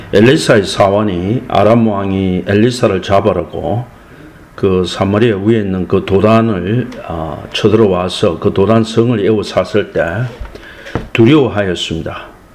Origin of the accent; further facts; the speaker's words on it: South Korea; 제가 하나님에서 그 한국인을 태어나게 하시고 또 한국에서 교육받도록 하였으므로 우리 한국어를 합니다.